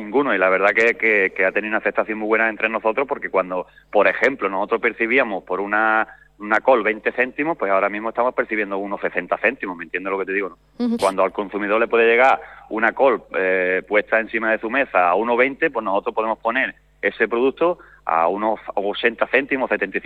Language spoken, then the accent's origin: Spanish; Pizarra, Andalusia, Spain; nosotros somos de aquí de Pizarra